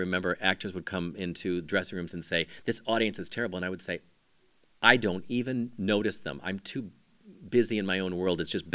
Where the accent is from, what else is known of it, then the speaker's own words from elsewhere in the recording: Ireland; And she was Irish, and I'm Irish, so we understood this kind of fighting.